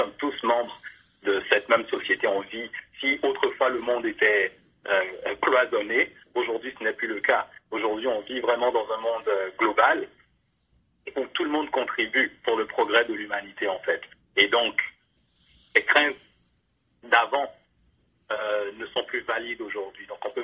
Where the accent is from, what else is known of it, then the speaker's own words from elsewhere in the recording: Benin; raconter un peu ce vécu de mon enfance au Bénin, où déjà à l'époque, dans les années 90, on recyclait sans nécessairement avoir une conscience environnementale.